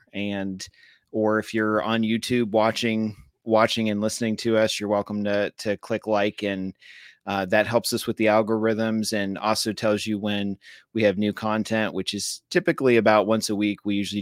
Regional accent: New England, United States; Cause I, growing up in New England, I know what that's like.

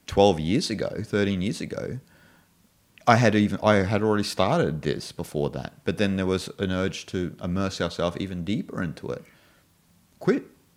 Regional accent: Australia; because I come from Australia where everything is so meticulous.

